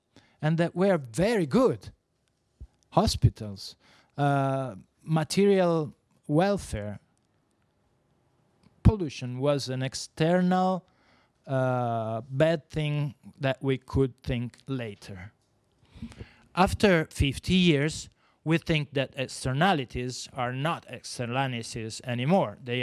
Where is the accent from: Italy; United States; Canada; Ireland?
Italy; born there; English is a second language; I was born in Italy when we were in the industrialization boom.